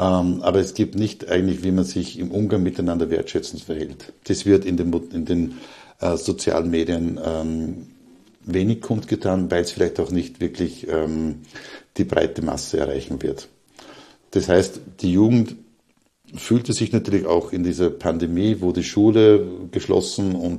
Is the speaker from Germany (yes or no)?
no; Upper Austria, Austria; planen auch von Wien, Niederösterreich wieder in meine alte Heimat Oberösterreich zu gehen